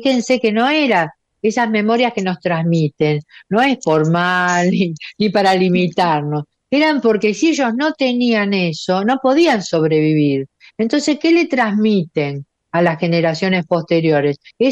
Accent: Argentina; porque nosotros, bueno, Elena y yo que soy de Argentina, somos todos hijos o nietos o bisnietos de inmigrantes, ¿no?

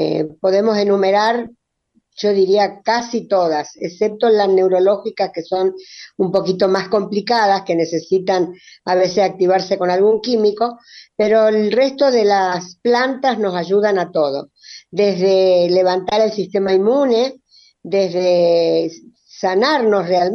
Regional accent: Capilla del Monte, Córdoba, Argentina; yo soy de Capilla del Monte, pero en este momento estoy en Mendoza.

